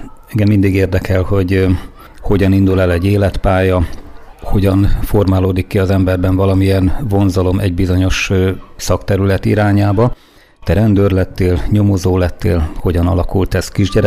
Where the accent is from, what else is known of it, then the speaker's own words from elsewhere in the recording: Bács-Kiskun, Hungary; Én is erről a vidékről származom